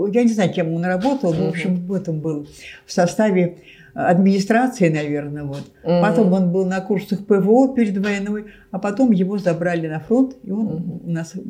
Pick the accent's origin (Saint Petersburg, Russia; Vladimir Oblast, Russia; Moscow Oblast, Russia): Moscow Oblast, Russia; Kolomna; born there; Вот, родилась в Коломне.